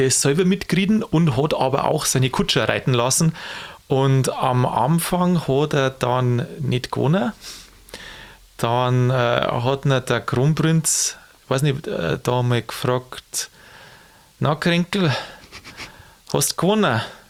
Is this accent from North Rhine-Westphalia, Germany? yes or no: no; Bavaria, Germany; also ich komme ja aus Niederbayern. Niederbayern ist schon so ein Pferdelort, auch so eine Pferdelgegend.